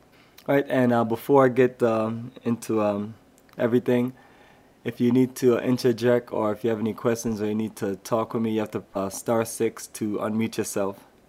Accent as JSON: {"language": "English", "town": "Kingston", "region": "Surrey", "country": "Jamaica", "tie": "born or raised there", "said": "All right, I was born in Kingston, Jamaica in October of 1977. Growing up in Kingston, Jamaica, you have that access of just being on a beautiful island, tropical life"}